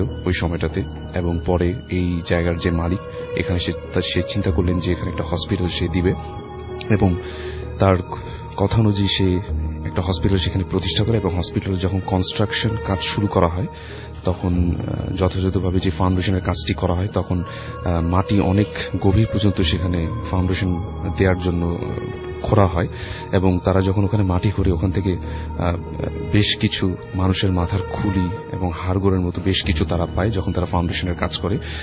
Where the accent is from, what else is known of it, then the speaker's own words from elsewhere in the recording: Dhaka, Dhaka Division, Bangladesh; পুরান ঢাকা থেকে এসেছি